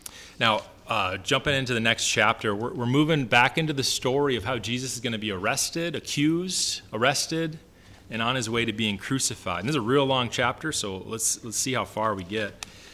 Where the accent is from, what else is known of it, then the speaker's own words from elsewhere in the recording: Wisconsin, United States; also born or lived in Minnesota; I was born in Minnesota, but I grew up in Wisconsin.